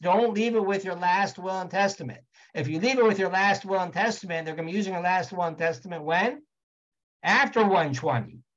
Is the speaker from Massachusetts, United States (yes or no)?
no; Texas, United States; or my favorite, my home state, Texas, right